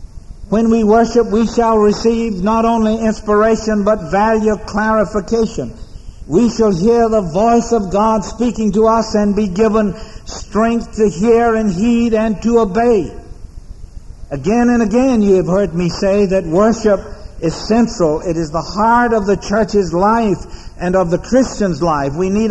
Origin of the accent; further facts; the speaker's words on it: United States; the driver recognizing that I was from the States. I don't know why I have no accent.